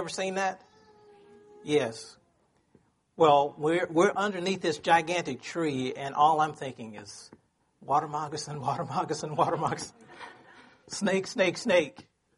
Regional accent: Texas, United States; I grew up in Texas, and I'm a country boy. I used to love going fishing.

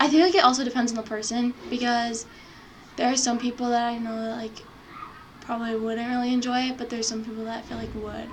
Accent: Minnesota, United States; I grew up in Minnesota. I've lived here my whole life, so I really only knew about Minnesota.

